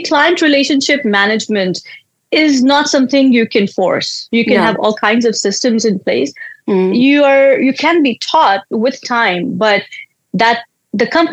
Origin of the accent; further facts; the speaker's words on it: India; moved away as an adult; also born or lived in Africa / Newcastle, United Kingdom / Canada; I was born in India. I was there till I was about 18. And I've also lived in Africa and, of course, UK. I lived in Newcastle and then Canada, of course.